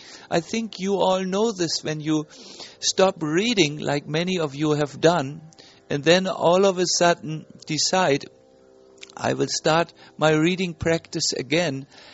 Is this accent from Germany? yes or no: yes; Germany; English is a second language; I'm sorry, I'm from Germany, and we always need to understand everything like a mathematician.